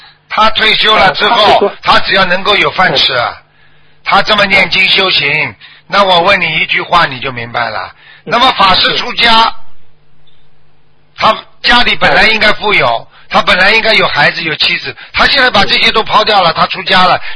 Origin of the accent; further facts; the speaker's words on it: China; 而我们中国人呢，在海外呢，我们就喜欢有点积蓄